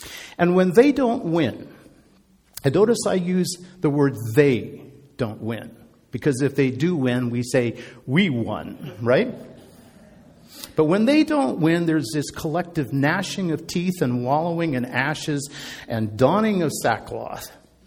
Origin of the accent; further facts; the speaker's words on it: Canada; When these people realize that I'm not actually one of them, then I go back to just being a Canadian tourist again, which is probably just as well because I have to go through Canadian customs.